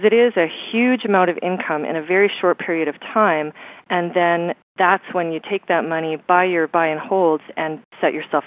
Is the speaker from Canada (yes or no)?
yes; Edmonton, Alberta, Canada; also born or lived in New Zealand; I'm from the Edmonton area, but I lived in New Zealand for a couple of years